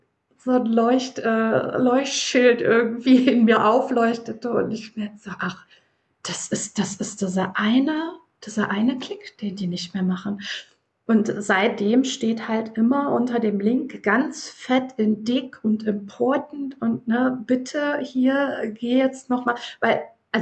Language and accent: German; Germany; dass ich halt mit Leuten aus der ganzen Welt arbeite, habe ich für mich einfach entschieden, ich bin ich bin Deutsche, ich agiere wie eine Deutsche und ich erkläre das aber im Vorfeld.